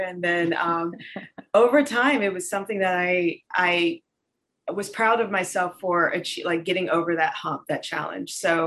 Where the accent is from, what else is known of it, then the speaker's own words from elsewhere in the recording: North Carolina, United States; I grew up born and raised in North Carolina. I grew up in a small town that, we had a house on 13 acres of land.